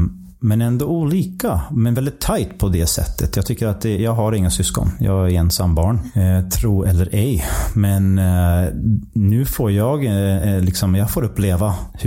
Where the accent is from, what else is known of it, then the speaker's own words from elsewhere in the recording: Michigan, United States; Swedish is a second language; moved away as an adult; also born or lived in Wisconsin; now in Sweden; Jag kommer från norra USA. Har mina rötter, jag växte upp eller föddes i norra Michigan, växte upp där och sen har jag även bott många år i Wisconsin, så granndelstaten kan man säga.